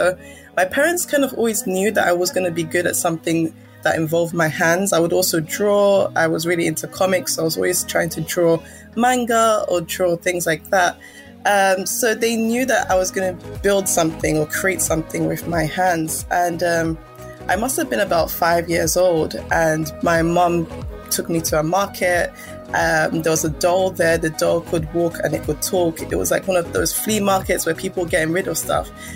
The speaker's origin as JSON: {"language": "English", "country": "United Kingdom", "tie": "born there", "said": "I am a Nigerian British born robotics engineer."}